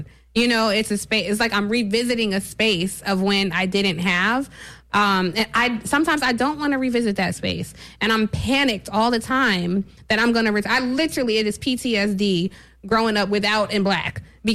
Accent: Cleveland, Ohio, United States; born there; I was born in Cleveland. Anytime I go to Cleveland, I could break out in hives.

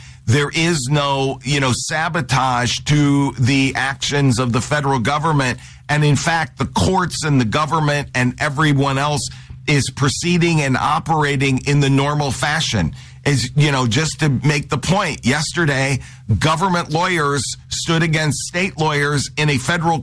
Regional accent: Chicago, Illinois, United States; you know how just incredible and, you know, remarkable this is as a Chicagoan.

